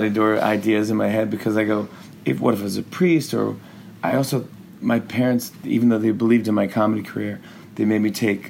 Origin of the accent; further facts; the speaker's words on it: New York, United States; I'm from New York. I don't do those things.